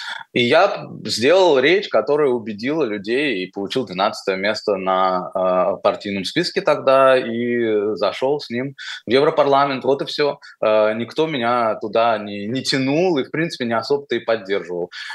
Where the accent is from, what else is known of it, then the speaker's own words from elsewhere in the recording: Russia; Я в Российской Федерации, я вырос, или в Советском Союзе, я рос в то время, когда люди, которые выглядели как я, они не считались титульными. Или меня считали кавказцем, или меня считали евреем